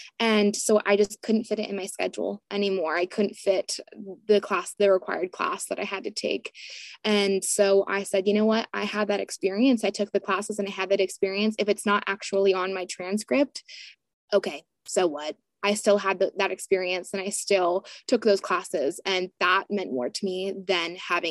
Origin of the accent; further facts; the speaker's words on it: Bristow, Virginia, United States; I am from Bristow, Virginia, so Northern Virginia.